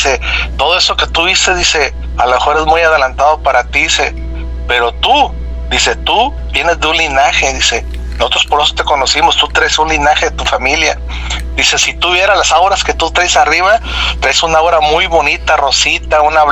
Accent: Mexico; Yo tenía a mi madre en México y un día, Nacho, yo soñé, pero yo siento que no era sueño, porque yo veía a mi pueblo

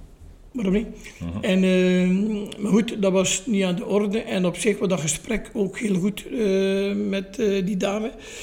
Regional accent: Sint-Laureins, East Flanders, Belgium; En ik zei van Sint-Lorijns, in eerste instantie van Sint-Jan en Heerenberg, maar dat kenden ze niet.

